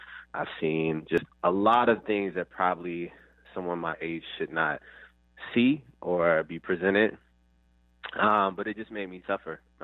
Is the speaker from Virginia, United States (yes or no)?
yes; Richmond, Virginia, United States; You know, I was born and raised in Southside, Richmond, Virginia. I grew up in the hood, didn't grow up with a lot, very cliche, you know, single mother, government housing, all that good stuff